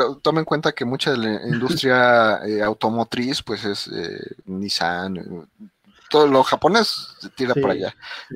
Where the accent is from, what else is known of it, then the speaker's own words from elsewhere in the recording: Mexico; a nosotros como mexicanos nos conviene entrar por ese lado